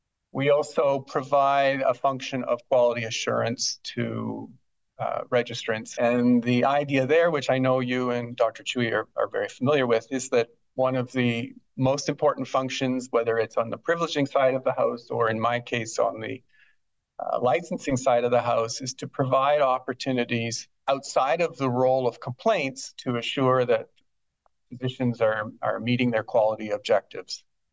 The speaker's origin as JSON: {"language": "English", "region": "British Columbia", "country": "Canada", "said": "So I hail from Northern BC and make my home in Prince George with my wife and my two adult daughters."}